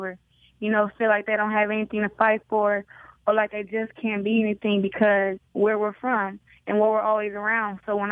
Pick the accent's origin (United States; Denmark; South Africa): United States; Flint, Michigan; Of course, I'm from Flint, and we have a high murder rate, but there's a lot of talent, and there's a lot of great people here in the city of Flint, Michigan.